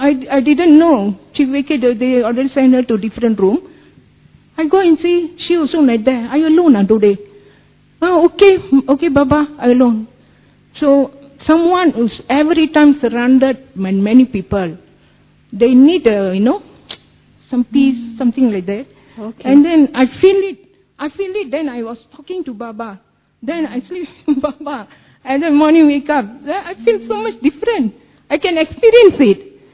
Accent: Malaysia; I'm from Malaysia.

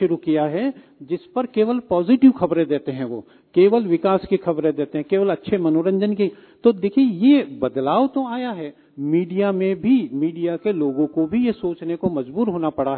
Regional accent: Indore, Madhya Pradesh, India; देखिए, मैं इंदौर शहर से हूँ और इंदौर शहर मध्य प्रदेश की, या यूं कहें देश की, हिंदी पत्रकारिता की राजधानी रही है।

